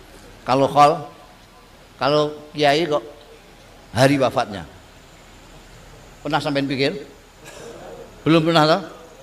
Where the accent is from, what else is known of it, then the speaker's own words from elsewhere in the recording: Indonesia; born there; Kita lahir di Indonesia, nanti mati di kemungkinan Indonesia.